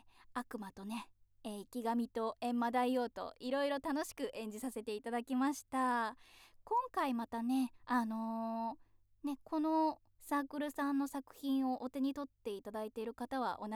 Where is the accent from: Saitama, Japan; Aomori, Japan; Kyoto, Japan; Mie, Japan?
Kyoto, Japan; 深海生まれ京都育ち